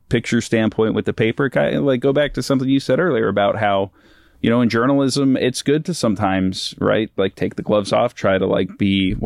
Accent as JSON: {"language": "English", "town": "Phoenix", "region": "Arizona", "country": "United States", "lives_now": "Los Angeles, United States", "said": "I'm from Phoenix originally."}